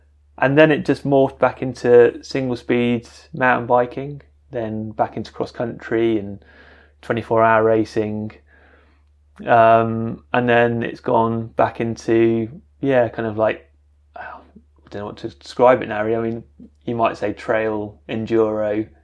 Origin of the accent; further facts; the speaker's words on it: Birmingham, West Midlands, United Kingdom; accent: Brummy; I grew up in Birmingham, as you can tell by my thick Brummy accent.